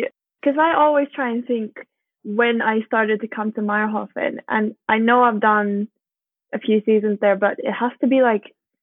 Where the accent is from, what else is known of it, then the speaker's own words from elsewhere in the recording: Sweden; also born or lived in Austria / Norway; I'm from Sweden. I'm from a little coastal, it's not a village, it is a city, but it's like a population of 30 or 40,000. Mm-hmm. And I have been living in Austria quite a lot, / Norway. And now I'm in northern Sweden on a season here.